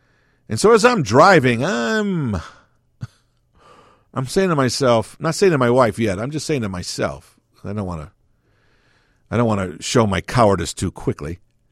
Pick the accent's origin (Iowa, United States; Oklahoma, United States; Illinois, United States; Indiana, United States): Illinois, United States; Chicago; I go, I'm from Chicago, man. Everything's flat there. We don't drive up mountains.